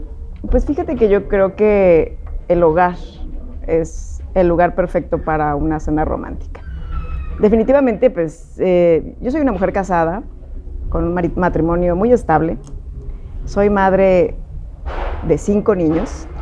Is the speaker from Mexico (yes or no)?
yes; Mexico; Soy mexicana, me gustan los tacos.